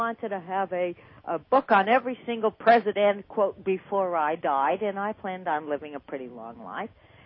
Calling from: New Jersey, United States; I'm calling from New Jersey.

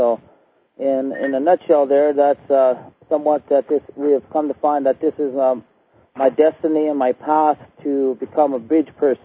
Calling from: Cornville, Arizona, United States; I'm calling in from Arizona, Cornville, Arizona.

